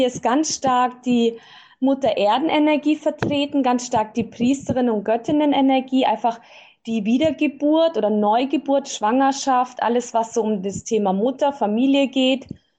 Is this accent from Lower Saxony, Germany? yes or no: no; Bavaria, Germany; born there; ich bin im Allgäu geboren. Ich bin, wenn ihr die Bilder seht, halb srilankanisch. Meine Mama ist aus Sri Lanka und halb deutsch. Mein Papa ist Sudetendeutscher.